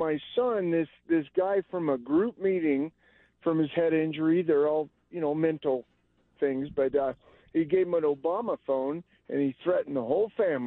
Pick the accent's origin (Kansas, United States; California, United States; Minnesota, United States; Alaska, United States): Alaska, United States; I was born and raised in Alaska